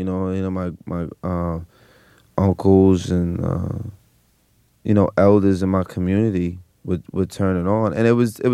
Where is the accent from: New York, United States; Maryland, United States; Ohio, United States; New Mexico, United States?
New York, United States; Brooklyn; born or raised there